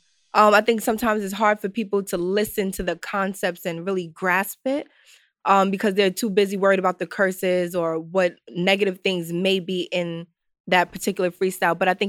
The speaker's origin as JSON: {"language": "English", "town": "Bronx", "region": "New York", "country": "United States", "said": "I'm from the Bronx."}